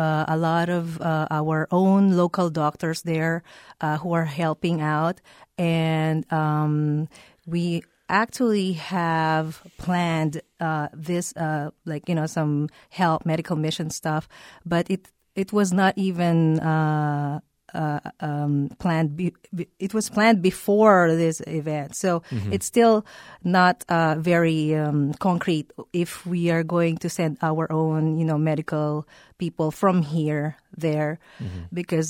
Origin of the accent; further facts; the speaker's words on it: Philippines; born there; I was born in the Philippines.